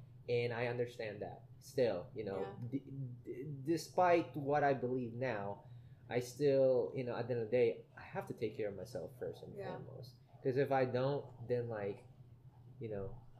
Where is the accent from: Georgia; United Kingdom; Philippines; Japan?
Philippines; born there; English is a second language; I was born in the Philippines.